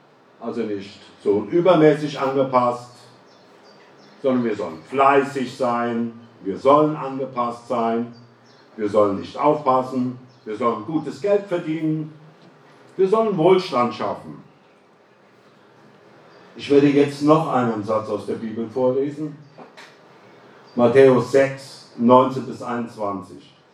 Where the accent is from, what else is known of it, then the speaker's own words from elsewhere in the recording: Rhineland-Palatinate, Germany; Also ich bin aus dem Westerwald